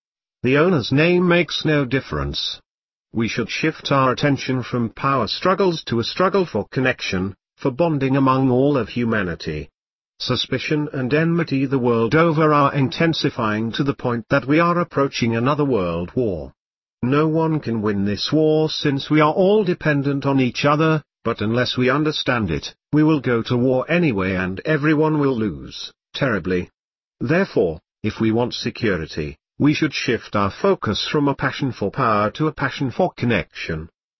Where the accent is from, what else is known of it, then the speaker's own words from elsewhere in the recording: Vitebsk, Vitebsk Region, Belarus; English is a second language; I was born in Vitebsk, Belarus, right after World War II, when the memory of the war was vivid. Not far from my town, which was home to many Jews before the war, were a concentration camp and an extermination camp